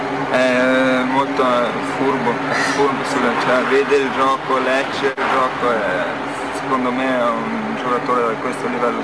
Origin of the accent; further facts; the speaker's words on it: St. Gallen, Switzerland; Io sono nato a San Gallo, vicino, cioè in Svizzera interna, vicino a Zurigo. E lì, vicino a casa mia, c'era una piccola pista aperta.